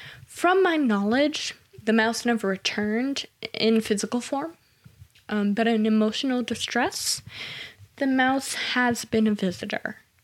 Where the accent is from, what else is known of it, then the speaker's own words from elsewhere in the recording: Massachusetts, United States; I'm from Massachusetts. I've never had grits in my life.